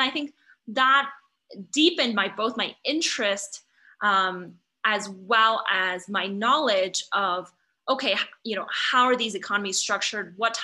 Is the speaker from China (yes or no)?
yes; China; also born or lived in United States; So I was born in China. I grew up between China and the US in my childhood.